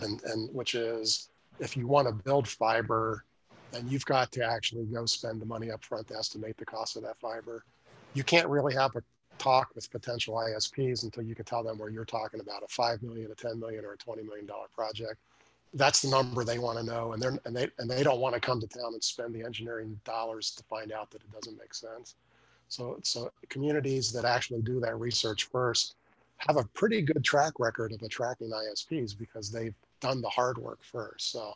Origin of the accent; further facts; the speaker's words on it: West Virginia, United States; And I'm from West Virginia, and West Virginia wireless is just hopeless.